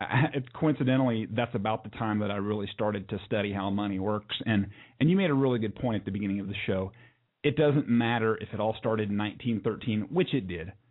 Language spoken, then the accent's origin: English; United States; I'm American. I was born here.